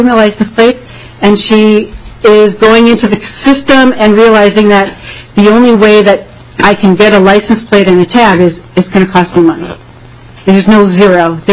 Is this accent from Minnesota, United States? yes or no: yes; Waterville, Minnesota, United States; I'm from Waterville.